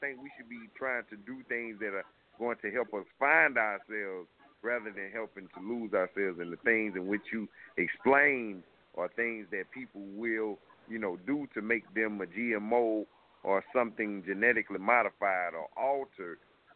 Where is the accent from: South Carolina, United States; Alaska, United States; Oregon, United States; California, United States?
South Carolina, United States; from Collin, from South Carolina.